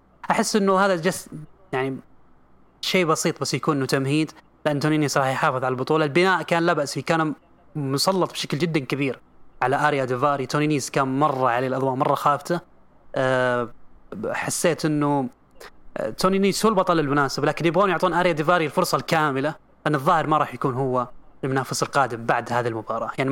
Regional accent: Saudi Arabia; وهو ممكن يتوج عندنا في السعودية

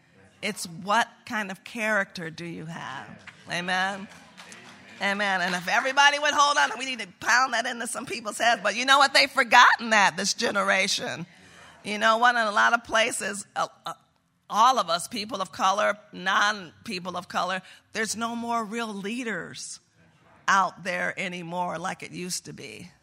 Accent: United States; I said, "But that's what I am. I'm an American."

